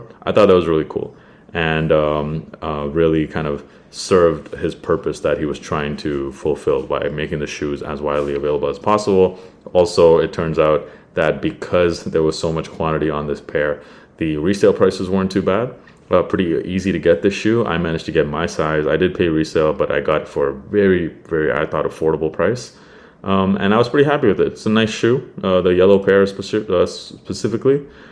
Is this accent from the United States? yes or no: no; Canada; since I am not American and we don't have that in Canada